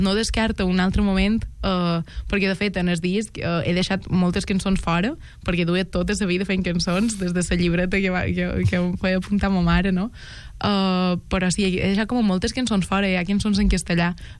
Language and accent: Catalan; Felanitx, Balearic Islands, Spain; és del meu poble, Felanitx